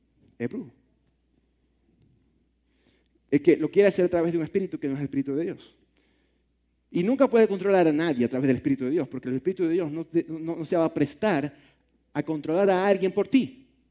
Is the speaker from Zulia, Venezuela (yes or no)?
yes; Maracaibo, Zulia, Venezuela; yo soy de Maracaibo, Venezuela. Maracaibo, Venezuela, está en un estado que se llama el Zulia. En el Zulia hay tribus de diferentes etnicidades, guajiros, yupac, yanomami, así se llaman.